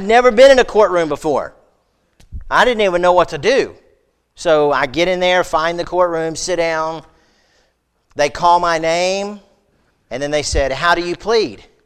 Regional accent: Florida, United States; And I grew up in Florida, never had an earthquake.

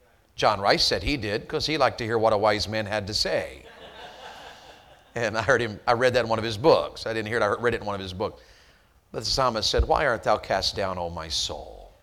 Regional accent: the South, United States; And then we Southerners will say, bless your heart. Bless your heart. You can say anything as a Southerner if you add that phrase to it.

